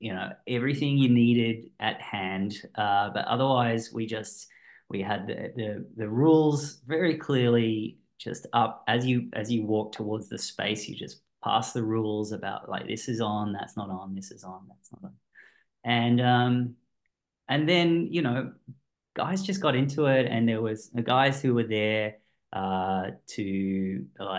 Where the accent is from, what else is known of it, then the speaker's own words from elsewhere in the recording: Sydney, New South Wales, Australia; born there; also born or lived in Melbourne; No, I was born here, but I was born in Sydney and then I moved to Melbourne.